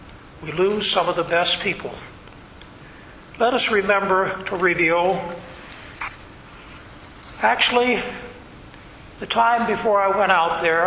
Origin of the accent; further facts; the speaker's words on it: Atlanta, Georgia, United States; born there; prejudice is not unique to the South, where I was born in Atlanta, Georgia.